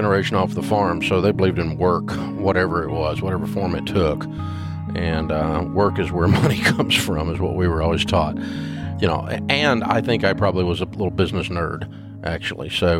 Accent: Nashville, Tennessee, United States; And I grew up in Nashville, and so I knew in the real estate business

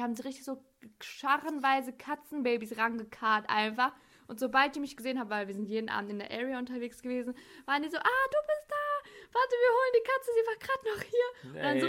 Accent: Bielefeld, North Rhine-Westphalia, Germany; born there; ich bin in Bielefeld geboren, meine Wurzeln liegen in Devrek.

